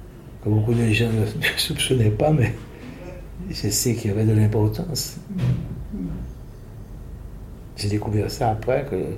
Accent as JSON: {"language": "French", "region": "Guadeloupe", "country": "France", "said": "Je suis un Guadeloupéen qui connaît pas mal de gens"}